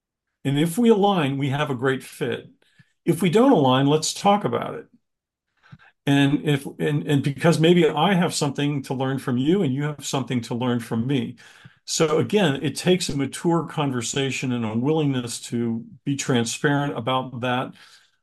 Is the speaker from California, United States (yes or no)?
no; Pittsburgh, Pennsylvania, United States; and I grew up in Pittsburgh